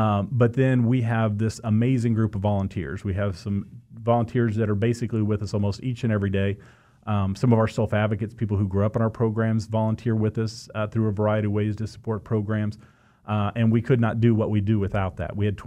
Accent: Newton, Kansas, United States; I grew up in Newton.

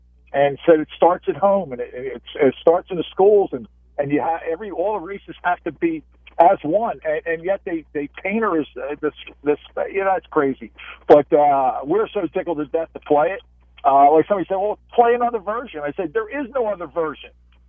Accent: United States; I'm an American. I'm a registered Republican.

